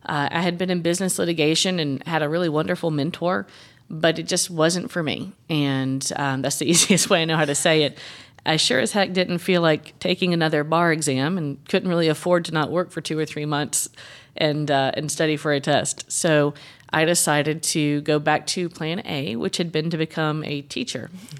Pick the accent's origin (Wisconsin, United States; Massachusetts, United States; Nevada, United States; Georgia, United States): Georgia, United States; Lawrenceville; I grew up in Lawrenceville. I was born in Valdosta, but I grew up in Lawrenceville. My parents still live in the same house they bought in, I think it was 1980, 81, in Forest Hills.